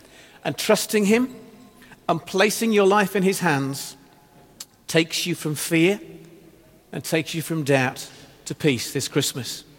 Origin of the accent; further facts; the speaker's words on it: England, United Kingdom; moved away; people are fascinated by us because we're English and because they can mock us about the test. They're fascinated by the story of us coming over here to this little corner of the world from England.